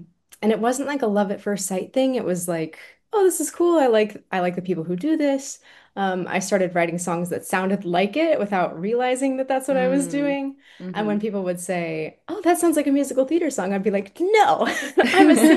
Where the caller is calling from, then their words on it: New York City, New York, United States; Yes, I'm calling from Queens, specifically in Astoria.